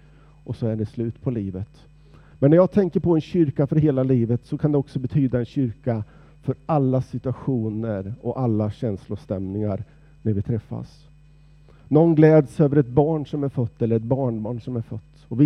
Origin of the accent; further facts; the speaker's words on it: Sonstorp, Östergötland, Sweden; Också igår när jag åkte ända hela vägen till där jag kommer från i Sonstorp